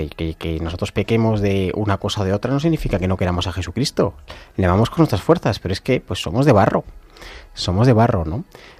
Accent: Madrid, Community of Madrid, Spain; nosotros somos madrileños, pero a veces viajamos a países en zonas pues de cierta pobreza

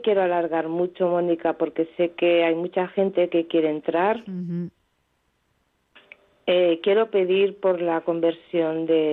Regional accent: Catalonia, Spain; hoy como buena catalana...

